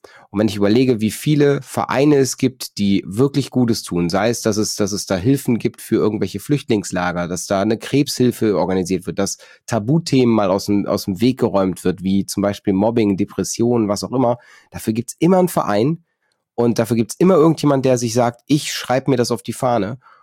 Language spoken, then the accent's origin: German; North Rhine-Westphalia, Germany; ich komme aus NRW